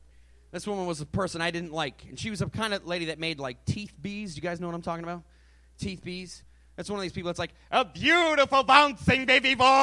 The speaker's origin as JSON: {"language": "English", "region": "New England", "country": "United States", "said": "I'm from New England, man."}